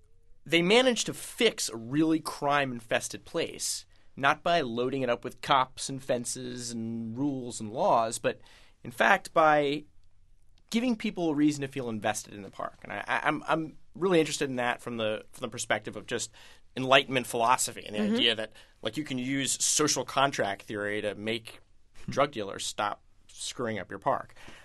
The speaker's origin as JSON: {"language": "English", "town": "Manhattan", "region": "New York", "country": "United States", "tie": "born or raised there", "said": "But I grew up in Manhattan, lived here my whole life"}